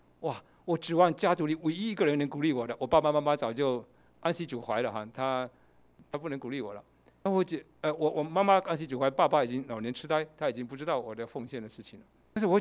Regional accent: Fujian, China; 我们福建那边有许多人老乡那边去美国

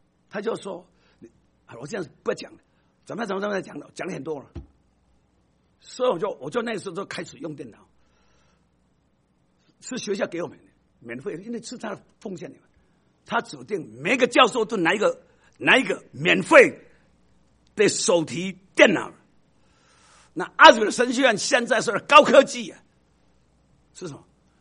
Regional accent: China; now in United States; 从我的背景，从我的种族，我是中华民族，我是中国人，从我的法律上， 我是什么？美国人，我可以投美国总统。

